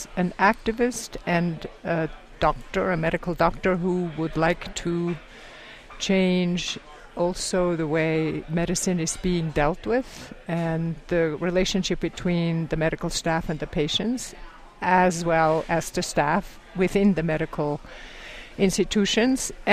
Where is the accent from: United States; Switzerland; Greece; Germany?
Switzerland; And I grew up in Switzerland in the circus world with great enthusiasm.